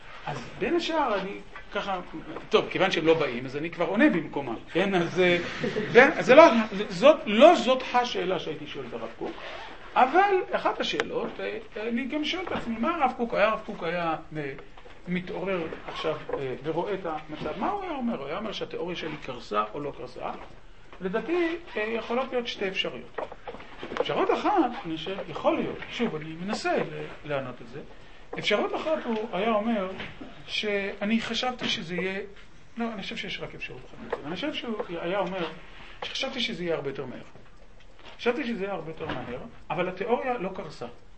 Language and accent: Hebrew; Herzliya, Tel Aviv District, Israel; אני גדלתי בסביבה מאוד, בעיירת פיתוח מאוד מאוד מאוד חילונית, שמה הרצליה פיתוח.